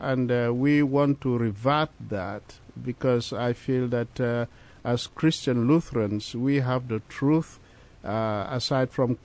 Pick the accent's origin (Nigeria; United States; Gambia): Gambia; take, for example, my home country, the Gambia, women are expected.